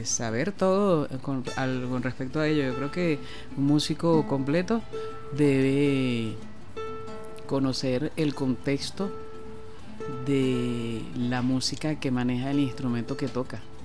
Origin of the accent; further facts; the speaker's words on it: Caracas, Capital District, Venezuela; Tengo deuda yo como caraqueña.